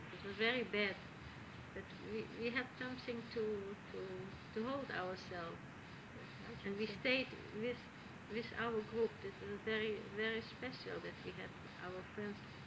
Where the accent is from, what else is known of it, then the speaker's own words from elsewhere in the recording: Netherlands; English is a second language; And then I went back to my hometown where this friend, their mother died already in 39.